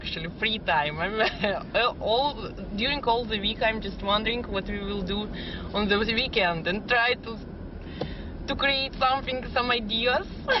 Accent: Serbia; We are from Serbia.

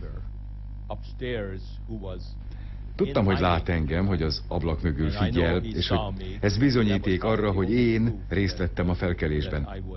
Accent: Budapest, Hungary; accent: Slovak; A szlovák akcentusom miatt. Később aztán elköltöztünk Budapestre, mert az apukámnak sikerült ott munkát kapnia. Ekkor mindent elfelejtettem szlovákul, és úgy tűnik, hogy 4 éves koromra már csak magyarul beszéltem. Utána Újpesten jártam iskolába

